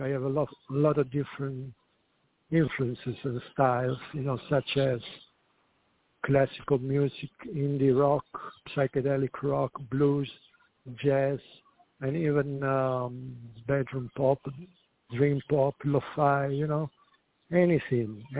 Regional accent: Southern Italy, Italy; English is a second language; also born or lived in Los Angeles / New Orleans / Dublin / Philadelphia; now in Dominican Republic; I'm from southern Italy, and I've been living in L.A. for a while, and then New Orleans, Los Angeles, Dublin, Philadelphia. I've been in Ireland, too, in Dublin.

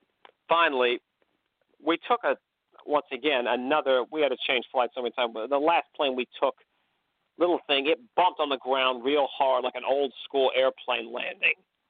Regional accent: United States; Because you know something? Guess what? I was from America. What would they say and think when they found out we were Americans?

